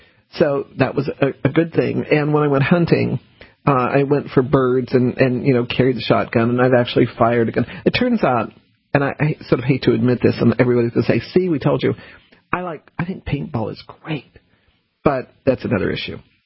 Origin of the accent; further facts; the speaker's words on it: Colorado, United States; And I didn't grow up in a gun environment, except that I grew up in Colorado.